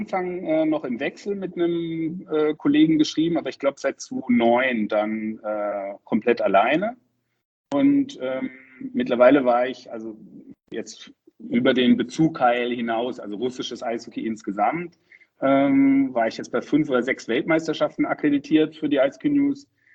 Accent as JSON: {"language": "German", "town": "Freiburg", "region": "Baden-Württemberg", "country": "Germany", "tie": "born or raised there", "said": "ich bin in Freiburg aufgewachsen"}